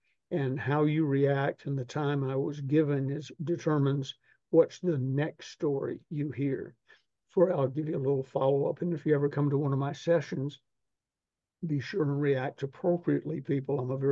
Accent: Southern United States, United States; I'm a Southerner. We tell stories.

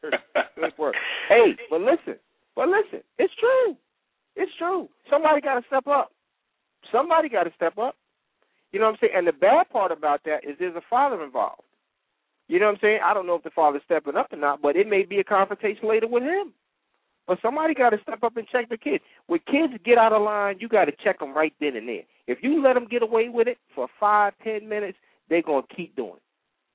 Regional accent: New York, United States; I grew up in the Spanish Harlem. I should know how to speak Spanish.

